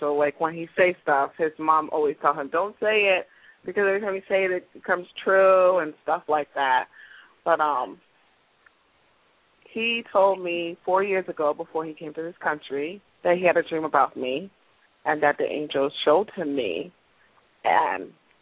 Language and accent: English; New York, United States; from New York.